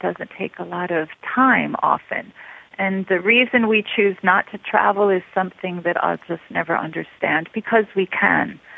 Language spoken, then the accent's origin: English; New York, United States; I loved my hometown. I come from a very historically rich area of New York State, which is the Hudson Valley.